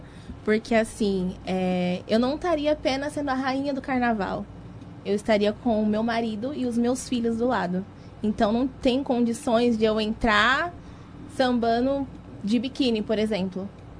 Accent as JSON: {"language": "Portuguese", "town": "Monte Alto", "region": "São Paulo", "country": "Brazil", "tie": "born or raised there", "also_born_or_lived": "Campinas", "said": "Não, eu nasci em Campinas e vim para Monte Alto ainda bebê."}